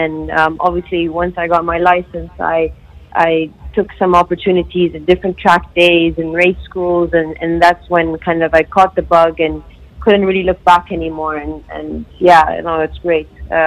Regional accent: Saudi Arabia; growing up in Saudi, I didn't really have that opportunity to pursue, whether it's go-karting or even just driving.

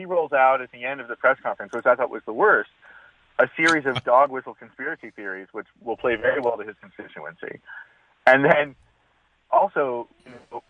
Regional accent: Kansas, United States; So I've voted for Republicans. I come from Kansas. Go Jayhawks.

